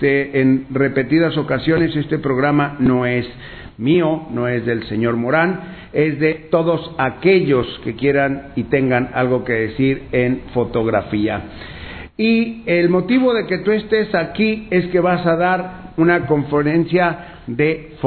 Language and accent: Spanish; Abolengo, Jalisco, Mexico; como dicen en mi pueblo, en Abolengo, Jalisco, te carga el payaso